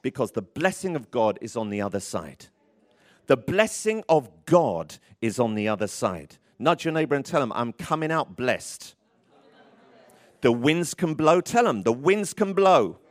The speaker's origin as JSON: {"language": "English", "town": "Tottenham", "region": "London", "country": "United Kingdom", "tie": "born or raised there", "said": "When I was growing up in Tottenham, everything was, oh, I'm vexed, I'm vexed."}